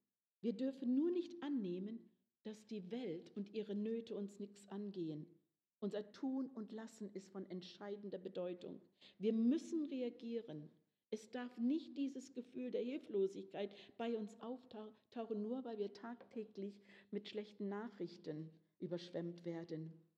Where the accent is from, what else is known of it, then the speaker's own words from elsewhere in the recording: Canada; Ein Sänger aus meinem Heimatland Kanada